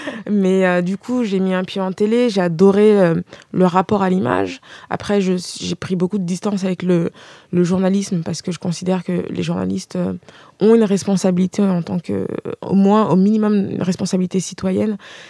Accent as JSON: {"language": "French", "country": "France", "tie": "born there", "said": "Enfin, moi je suis née en France"}